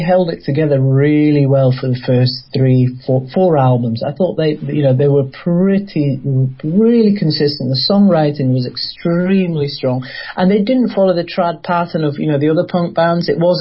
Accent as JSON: {"language": "English", "country": "Kenya", "tie": "born there", "said": "I was born in Kenya. My parents are Indian. They moved to Kenya. Well, my grandparents moved to Kenya like before the First World War"}